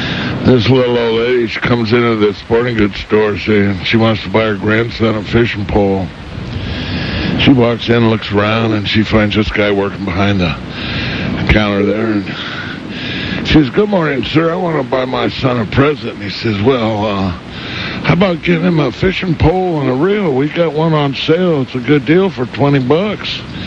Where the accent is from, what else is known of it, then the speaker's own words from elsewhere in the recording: Corpus Christi, Texas, United States; Oh, yeah. We come all the way from Corpus Christi.